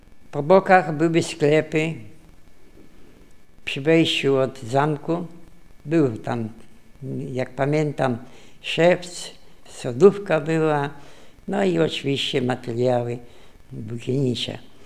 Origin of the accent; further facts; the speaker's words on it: Lublin, Lublin Voivodeship, Poland; born there; Urodziłem się w Lublinie 4 lipca 1915 roku. … Miejsce urodzenia ulica Podwal 9 po klasztornym pomieszczeniu